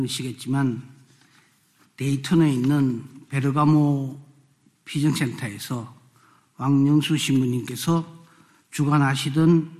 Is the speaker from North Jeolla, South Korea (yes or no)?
no; Daegu, South Korea; born there; 저는 6.25 전쟁이 한창 중이던 1950년에 저희 부모님이 대구로 피난을 가셔서 제가 거기서 태어났습니다. 난 지 사흘 만에 제 이모부님이 대부가 되어주셔서 영세도 받았습니다.